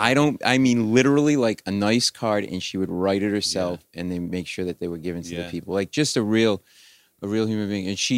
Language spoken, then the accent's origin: English; Rhode Island, United States; We're both from Rhode Island.